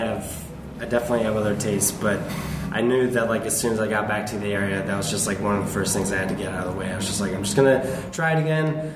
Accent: Washington, District of Columbia, United States; also born or lived in Chicago; I lived in Chicago for about 6 years, and then I moved back to my hometown in Washington, D.C.

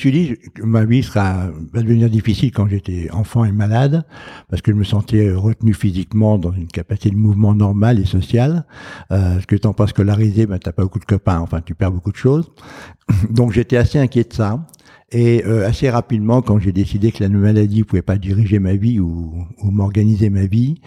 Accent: France; je suis né en 1945 en France, donc je suis français, binational maintenant, franco-américain.

